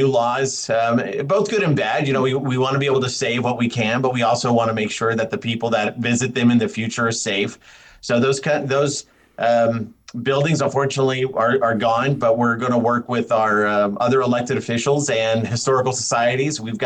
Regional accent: San Jose, California, United States; also born or lived in East Coast; I was a transplant from the East Coast. My dad worked for IBM. I grew up in South San Jose.

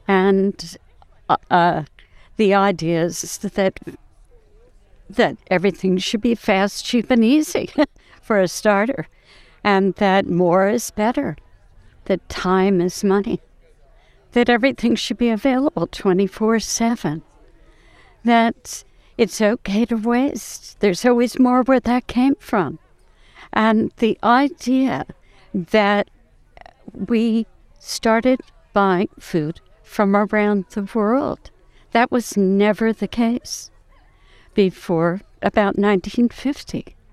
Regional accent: New Jersey, United States; I grew up in New Jersey, and it was before fast food.

